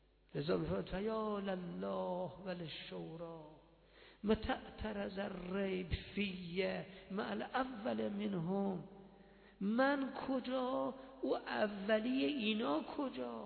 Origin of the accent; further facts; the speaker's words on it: Iran; گفتم من ایرانی ام. تا گفتم ایرانی ام؟ گفت جعفری مذهبی؟ گفتم بله.